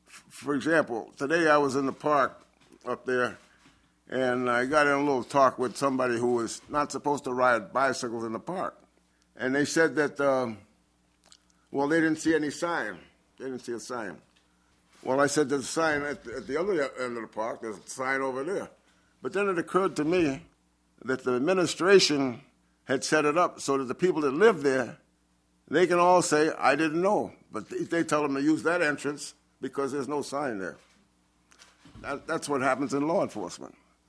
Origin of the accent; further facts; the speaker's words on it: Brooklyn, New York, United States; when I was young, growing up in Brooklyn, I had to protect myself.